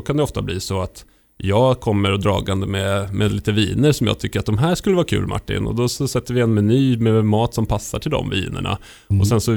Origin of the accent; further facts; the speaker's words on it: Stockholm, Stockholm County, Sweden; Jag är ju från Stockholm annars.